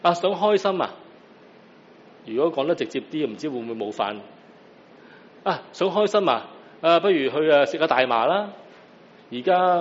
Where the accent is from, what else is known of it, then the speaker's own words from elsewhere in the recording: China; 如果你或者我哋中国人冇呢、這个即是对于食吸毒啊或大麻嗰啲咪比较谨慎啲啦。